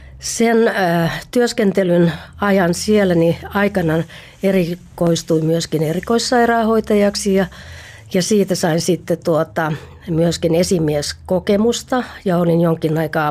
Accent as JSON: {"language": "Finnish", "town": "Lahti", "region": "Päijänne Tavastia", "country": "Finland", "tie": "born or raised there", "lives_now": "Helsinki, Finland", "said": "ja olen helsinkiläinen, mutta alun perin olen Espoosta, Espoolla ja Lahdesta, jossa asuin ihan koko lapsuuteni ja siellä kävin koulun."}